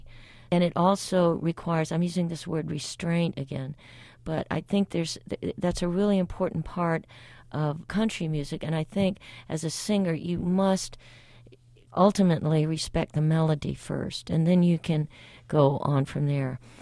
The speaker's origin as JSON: {"language": "English", "region": "Alabama", "country": "United States"}